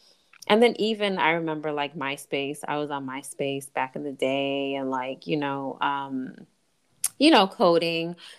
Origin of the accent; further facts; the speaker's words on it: Boston, Massachusetts, United States; because, like I was saying, like, I remember when Facebook debuted in this first year and, you know, I'm from Boston.